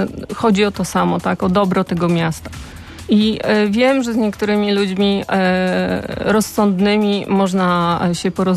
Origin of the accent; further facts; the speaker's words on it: Szczecin, West Pomeranian Voivodeship, Poland; Znaczy jestem ze Szczecina